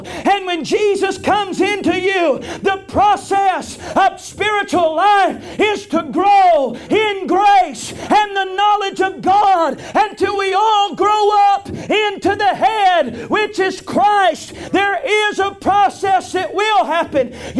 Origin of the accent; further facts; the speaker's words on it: the South, United States; You know, I know I'm from the South, and Pentecost is a more of a rich thing down there.